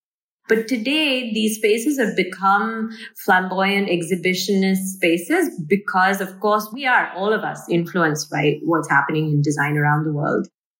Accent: Dubai, United Arab Emirates; If I looked at my own upbringing, and I grew up in Dubai with a working mother

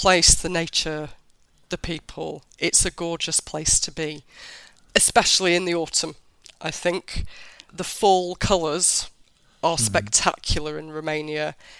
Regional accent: Sheffield, Yorkshire and the Humber, United Kingdom; I'm from Sheffield.

